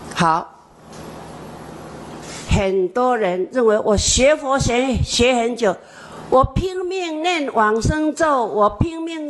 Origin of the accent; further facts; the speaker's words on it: Taiwan; 我是台湾人，